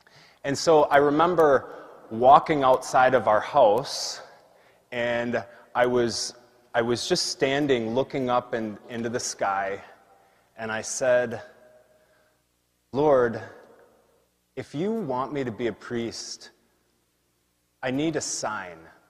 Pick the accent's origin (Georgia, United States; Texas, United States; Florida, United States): Texas, United States; Tyler; I grew up in Tyler, not very far away from here. When I was in high school, you know, some people don't think there's much to do in Marshall. Try growing up in Tyler.